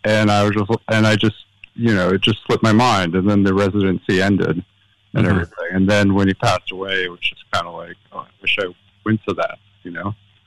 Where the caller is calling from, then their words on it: Los Angeles, California, United States; I'm calling from Los Angeles.